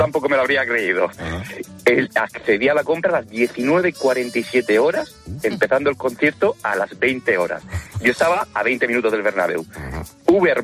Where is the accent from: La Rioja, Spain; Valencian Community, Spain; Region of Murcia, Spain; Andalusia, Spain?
Region of Murcia, Spain; Murcia; yo me encontraba por circunstancias en Madrid, yo soy de Murcia